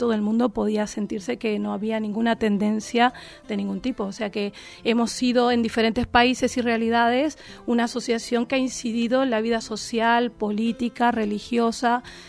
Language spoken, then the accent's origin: Spanish; Uruguay; yo vengo de Uruguay, trabajé 18 años en Uruguay en esta Inca.